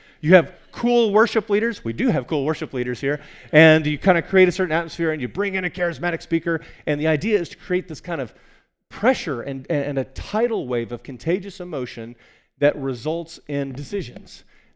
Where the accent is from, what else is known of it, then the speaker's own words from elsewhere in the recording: Texas, United States; And so I grew up here in Texas, and when I bring up the word revival, if you grew up here, you may have said, like, oh, right, that's that thing we schedule.